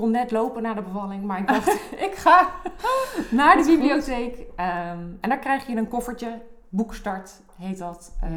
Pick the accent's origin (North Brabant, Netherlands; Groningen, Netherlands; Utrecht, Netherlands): Utrecht, Netherlands; Werkhoven; Ik kom uit Werkhoven en in Werkhoven heb je Jong Nederland.